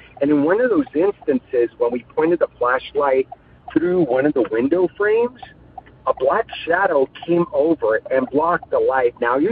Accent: California, United States; I'm from California.

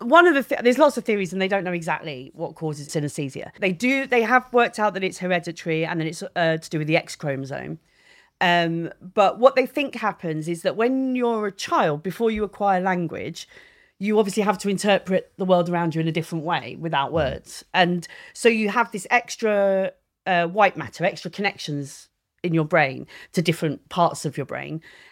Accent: Brighton, South East England, United Kingdom; I know I'm from Brighton, but I'm not that person.

